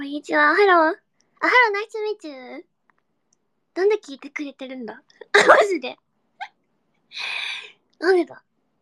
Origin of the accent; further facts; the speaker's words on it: Yamaguchi, Japan; 私、山口県民なんですわ。